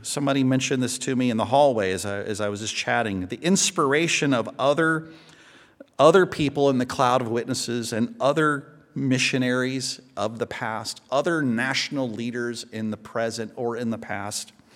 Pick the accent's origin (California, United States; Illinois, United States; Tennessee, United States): Tennessee, United States; Knoxville; now in Atlanta, United States; Now, where I live in Atlanta, I would be the only hand. I grew up in Knoxville.